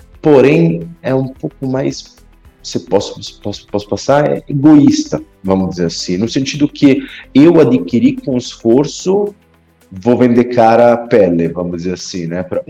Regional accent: Italy; Portuguese is a second language; now in Brazil; Eu sou italiano, moro aqui faz 9 anos o mês que vem.

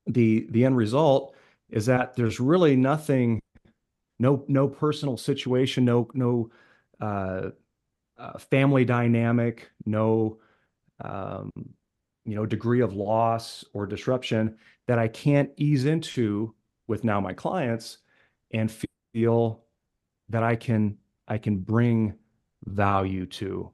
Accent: Omaha, Nebraska, United States; I'm from Omaha. I don't know how many listeners are familiar with Omaha, but yeah, you know, Omaha right there in the middle of America

